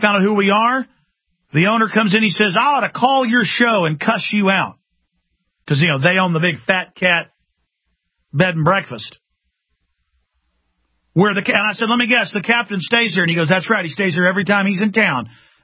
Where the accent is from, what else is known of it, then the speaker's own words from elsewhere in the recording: Texas, United States; And I said, yeah, okay, we're carpetbaggers from Texas to the lady.